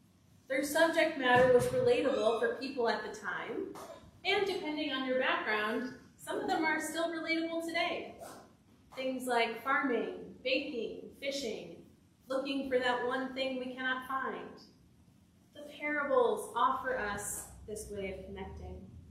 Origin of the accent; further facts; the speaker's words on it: Indiana, United States; I grew up in Indiana with a big backyard that included a raised garden bed where each summer my family would plant cherry tomatoes, green peppers, and cucumbers.